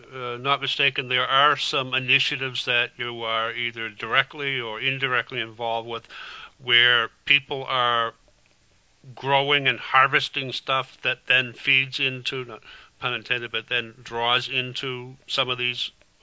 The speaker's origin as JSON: {"language": "English", "town": "East Gloucester", "region": "Massachusetts", "country": "United States", "tie": "born or raised there", "said": "because I grew up in East Gloucester."}